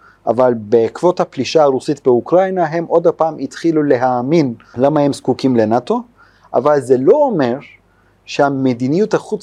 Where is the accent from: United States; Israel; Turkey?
Turkey; Istanbul; Hebrew is a second language; moved away as an adult; אני נולדתי בטורקיה, באיסטנבול, עד גיל 22 חייתי שם.